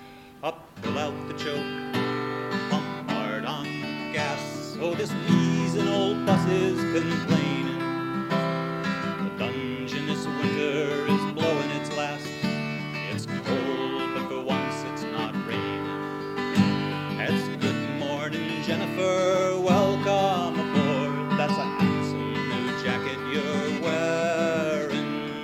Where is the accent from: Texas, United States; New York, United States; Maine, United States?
Maine, United States; I'm from Maine, and I sort of thought about calling myself